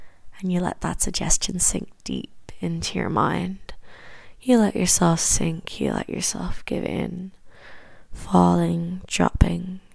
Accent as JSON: {"language": "English", "country": "Ireland", "accent": "Irish", "said": "developing a fetish for the Irish accent, perhaps particularly my Irish accent, then feel free to continue listening."}